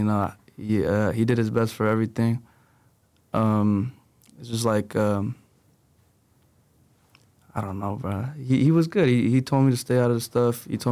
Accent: Union City, California, United States; Me personally, I'm from Union City.

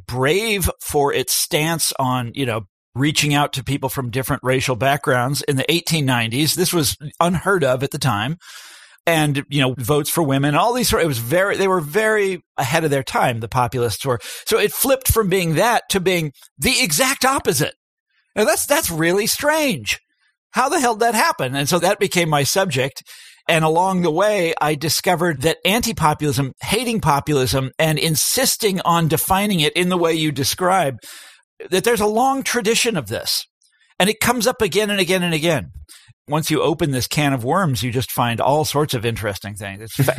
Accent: Kansas, United States; So in my home state of Kansas, which is where they first rolled out this plan to go into politics, they succeeded.

